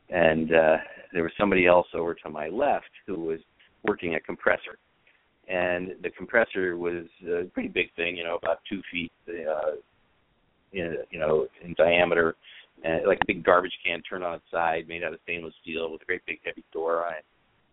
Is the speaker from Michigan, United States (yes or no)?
no; San Francisco, California, United States; And I said, well, but I grew up in San Francisco. I got no problem with it.